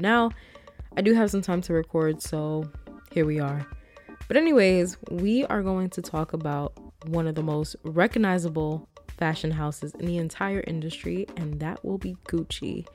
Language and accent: English; New York, United States; So shout outs to my home state of New York.